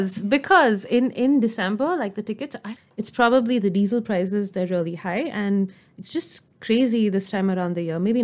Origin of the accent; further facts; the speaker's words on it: Chennai, Tamil Nadu, India; also born or lived in Delhi; And I still remember when I moved back from Delhi to Chennai, which is my hometown, I didn't have anything to do for 6 months.